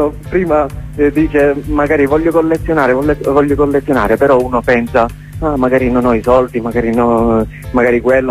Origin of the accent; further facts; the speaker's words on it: Troina, Sicily, Italy; A Troina, si chiama il mio paese, provincia di Enna